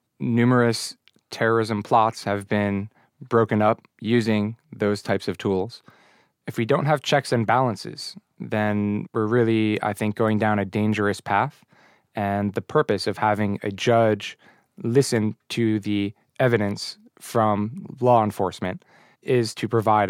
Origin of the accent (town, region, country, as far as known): United States